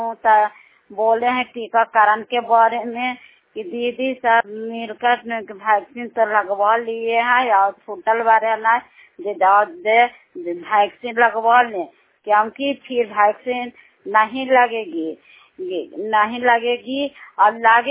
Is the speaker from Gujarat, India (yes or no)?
no; Bihar, India; बेसी पंचायत चितरबीरा का गांव है, चंडी प्रखंड जिला ललंदक के रहने वाली हूँ।